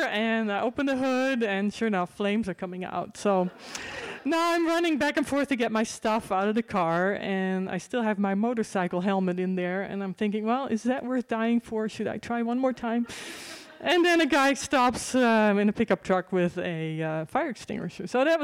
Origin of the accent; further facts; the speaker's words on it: Netherlands; accent: Dutch; so my parents go back to the Netherlands, so now you know where my accent is from.